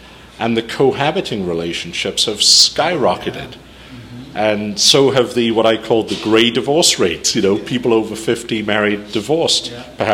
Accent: Wales, United Kingdom; now in United States; I grew up in Wales

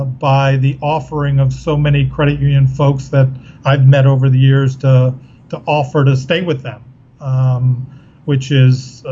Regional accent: Miami, Florida, United States; I'm originally from the Miami area. So I've lived through a few of these hurricanes.

